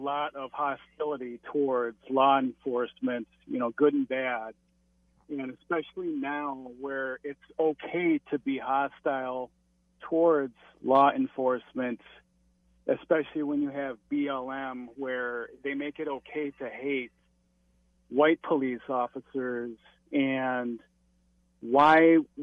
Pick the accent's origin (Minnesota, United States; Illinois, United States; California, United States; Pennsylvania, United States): Minnesota, United States; Minneapolis; Yeah, I grew up in South Minneapolis, so I'm well aware of the problems they have there.